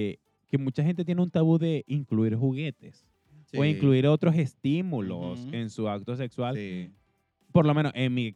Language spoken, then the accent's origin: Spanish; Venezuela; Nosotros somos venezolanos.